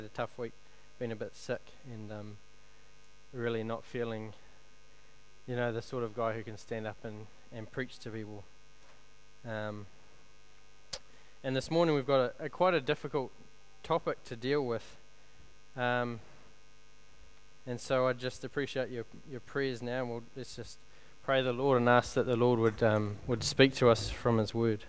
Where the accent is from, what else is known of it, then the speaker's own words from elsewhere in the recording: Christchurch, Canterbury, New Zealand; there was a 6.3 magnitude earthquake that struck my hometown of Christchurch.